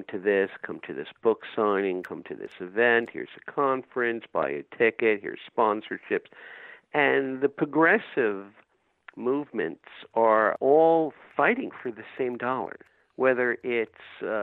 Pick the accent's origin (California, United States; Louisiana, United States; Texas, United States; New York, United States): New York, United States; But being I'm a New Yorker, I'm used to something at a higher vibe than what I see here.